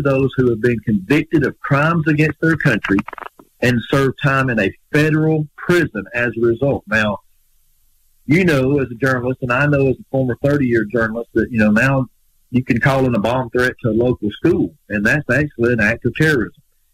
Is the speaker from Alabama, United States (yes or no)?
yes; Winfield, Alabama, United States; I had personally watched with members of the FBI when they were here in my hometown of Winfield